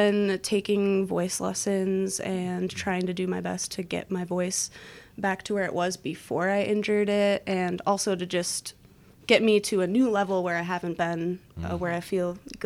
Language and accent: English; Wisconsin Rapids, Wisconsin, United States; Well, I'm from Wisconsin Rapids, so a truly local artist.